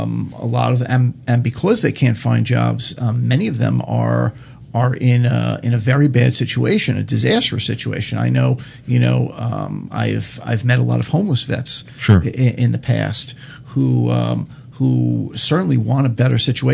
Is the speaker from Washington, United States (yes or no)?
no; Yonkers, New York, United States; When I grew up in Yonkers, New York, we had vocational training throughout all of our schools.